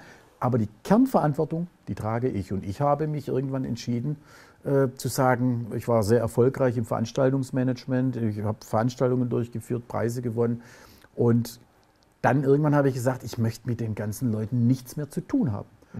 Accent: Baden-Württemberg, Germany; Ich komme aus dem Land von Porsche und Daimler-Benz und all diese Geschichten, Automobilhersteller.

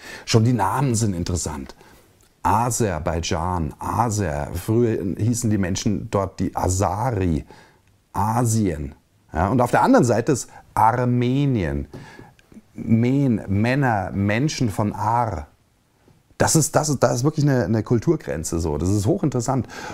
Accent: Munich, Bavaria, Germany; Aber ich komme mal aus München auch, das ist meine Heimatstadt.

